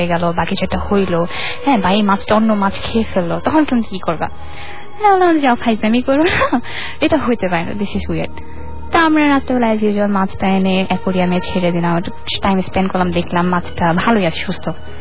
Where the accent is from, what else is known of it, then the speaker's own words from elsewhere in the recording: Auliyabad, Dhaka Division, Bangladesh; আমার গ্রামের বাড়ি হচ্ছে ঢাকা জেলার দোহার থানার আউলিয়াবাদ গ্রামে। আমার মা বাবা যেহেতু কাজিন ছিলেন, সো তাদের গ্রামের বাড়ি পাশাপাশি, মানে একটা হচ্ছে আউলিয়াবাদ আর একটা হচ্ছে মহাবতপুর।